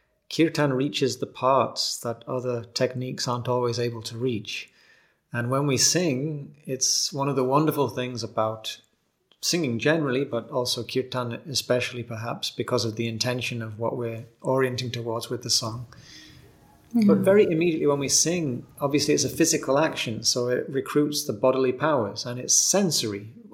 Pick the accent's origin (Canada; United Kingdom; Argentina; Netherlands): United Kingdom; England; also born or lived in Japan / Thailand; I grew up in England, but I also studied French and Italian. So I'd sung in those languages. I'd lived in Japan and Thailand